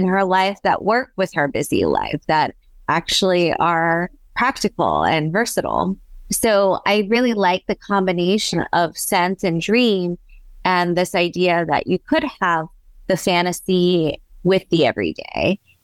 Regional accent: China; English is a second language; So my grandparents had a really lovely house in China with a really big yard, and they, you know, it was beautiful.

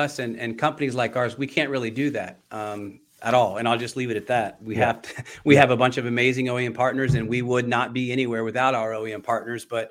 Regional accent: Kentucky, United States; who happens to be the largest dealer group in Kentucky, my home state, God's country.

